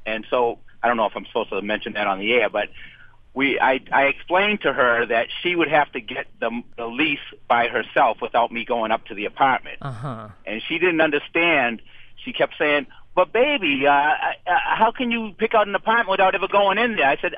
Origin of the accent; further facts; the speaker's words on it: Dorchester, Massachusetts, United States; I grew up in Dorchester, and I'm 52 years old, so I was in high school when busing came around